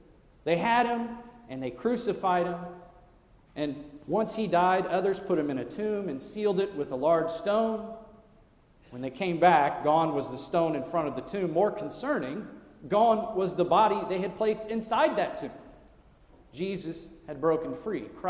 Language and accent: English; Texas, United States; Growing up in Texas, we called them lightning bugs.